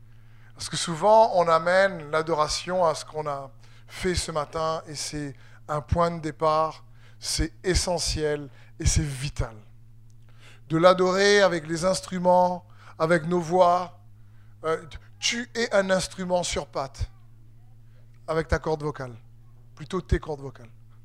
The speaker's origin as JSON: {"language": "French", "region": "Réunion", "country": "France", "said": "Puis dernièrement chez nous à La Réunion"}